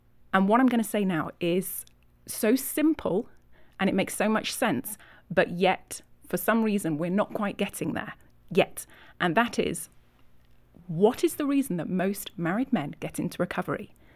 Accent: Yorkshire and the Humber, United Kingdom; moved away as an adult; now in United States; I'm from England, from Yorkshire.

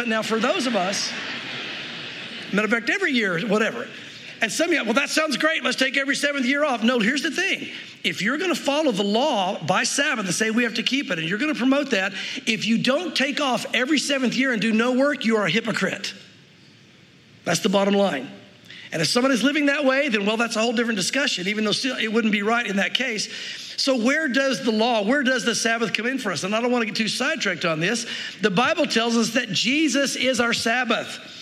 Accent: the South, United States; But honestly, growing up in the South, I see a lot of it in the South

